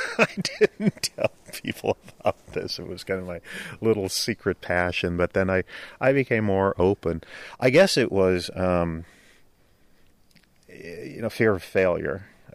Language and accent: English; Laconia, New Hampshire, United States; The goals were move back to New Hampshire where I grew up. I'm originally from Laconia.